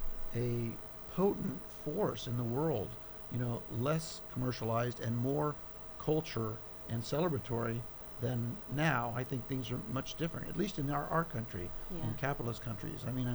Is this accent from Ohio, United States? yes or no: no; California, United States; I was born in California, and so the Bay Area was pretty close by to where I grew up in the San Joaquin Valley.